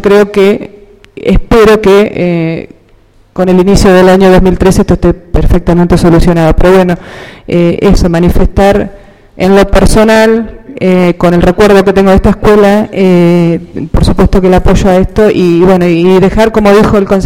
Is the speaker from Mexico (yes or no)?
no; Argentina; Estuve hasta terminar el secundario viviendo en Struder, soy de Struder, y estudié en este colegio